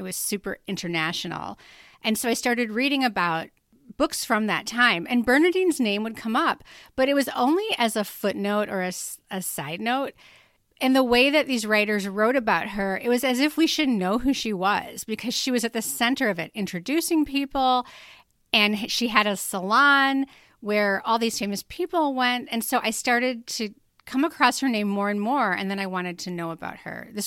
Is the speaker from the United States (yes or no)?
yes; Illinois, United States; I'm not from Peoria. I'm from a small town outside of Chicago.